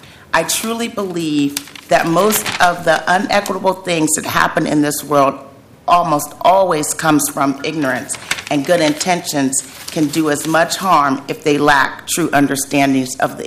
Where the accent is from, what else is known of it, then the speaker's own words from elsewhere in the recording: Portland, Oregon, United States; I grew up in Northeast Portland. My father, Big John, owned a barbershop called The House of Style on Union Avenue